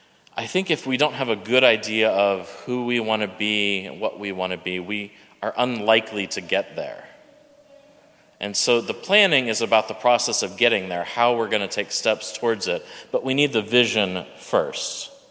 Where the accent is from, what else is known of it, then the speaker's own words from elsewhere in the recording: Austin, Texas, United States; I love my hometown of Austin and Houston, where I went to college.